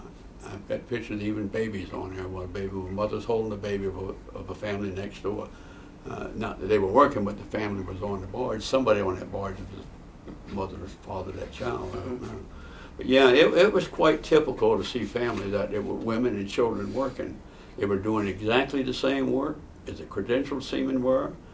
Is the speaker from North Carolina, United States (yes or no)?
yes; North Carolina, United States; I'm from North Carolina. I started working on barges, I guess, back in 1942 at 10 years old.